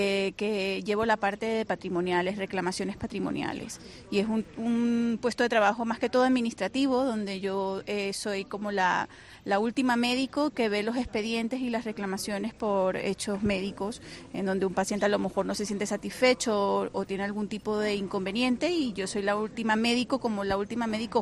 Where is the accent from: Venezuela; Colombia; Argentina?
Venezuela; moved away as an adult; now in Spain; yo estando en Venezuela, ella hizo toda la tramitación y pues la espera la hice yo tranquilamente en mi país haciendo la especialidad.